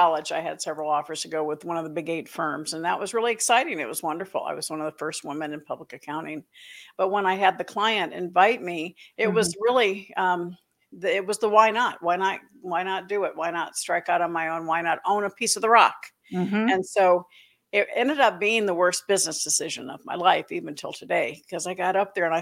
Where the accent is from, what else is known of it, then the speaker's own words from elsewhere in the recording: Florida, United States; He retired when I was 8, and when he retired, we moved to Florida. So most of my memories are from growing up in Florida.